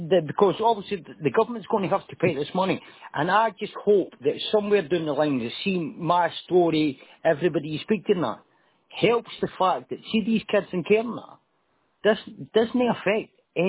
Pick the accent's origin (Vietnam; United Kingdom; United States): United Kingdom; Scotland; I'm still a Scottish kid, and you moved us at that time.